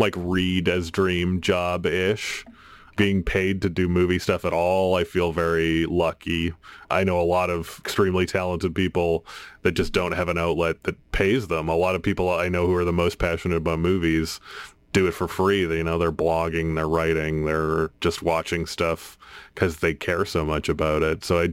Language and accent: English; Edmonton, Alberta, Canada; I grew up in Edmonton.